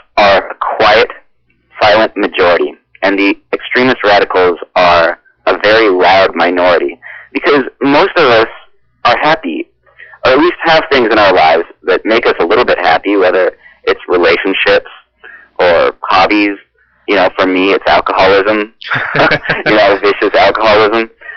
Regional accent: Anchorage, Alaska, United States; Well, I grew up in Anchorage.

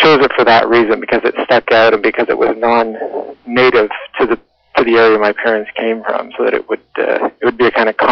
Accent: Ontario, Canada; In my hometown in Ontario, it was always Fratarkinjeli.

